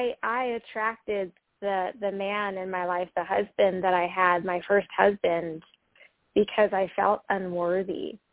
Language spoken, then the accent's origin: English; Las Vegas, Nevada, United States; I'm born and raised in Las Vegas, and he was as well